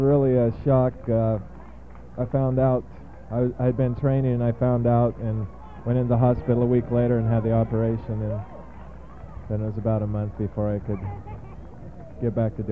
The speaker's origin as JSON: {"language": "English", "town": "Salt Lake City", "region": "Utah", "country": "United States", "said": "I'm from Salt Lake City."}